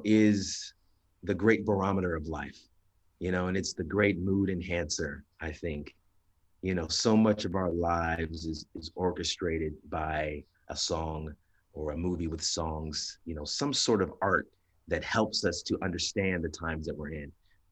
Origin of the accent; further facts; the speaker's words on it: Indiana, United States; But, you know, growing up in Indiana, you can't help but be influenced